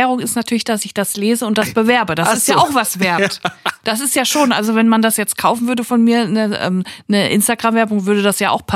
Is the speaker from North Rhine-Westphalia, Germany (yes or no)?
yes; Siegen, North Rhine-Westphalia, Germany; In Siegen gibt's das, glaube ich, auch, wo ich herkomme.